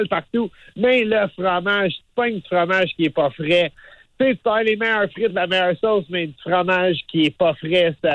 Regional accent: Montreal, Quebec, Canada; Moi, je suis un fier Montréalais, pour vrai

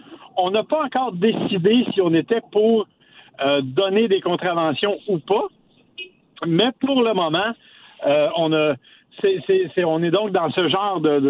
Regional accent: Quebec, Canada; c'est même la loi chez nous, au Québec.

